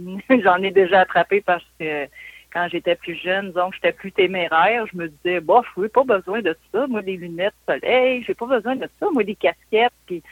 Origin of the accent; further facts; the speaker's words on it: Beauport, Quebec, Canada; Moi, je suis née à Québec. J'ai passé mon enfance à Beauport et j'ai 52 ans, donc je suis née en 68.